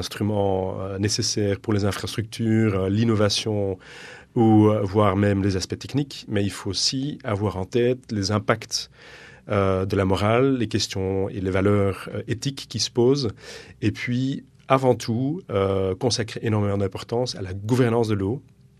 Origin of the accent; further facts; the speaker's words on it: Belgium; Moi, je viens de la Belgique.